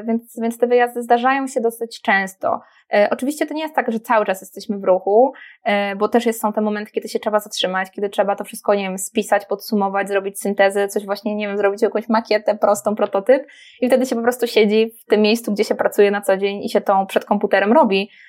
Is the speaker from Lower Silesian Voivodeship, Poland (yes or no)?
yes; Wrocław, Lower Silesian Voivodeship, Poland; No ja jestem z Wrocławia